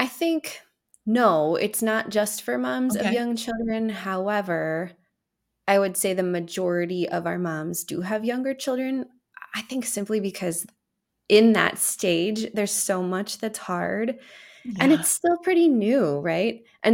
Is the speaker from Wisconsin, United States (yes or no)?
yes; Appleton, Wisconsin, United States; But fun fact, I grew up in Appleton and I grew up a few doors down from our St. Peter campus.